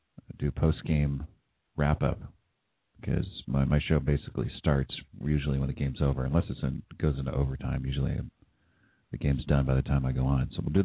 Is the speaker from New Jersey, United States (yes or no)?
no; San Jose, California, United States; I am from San Jose.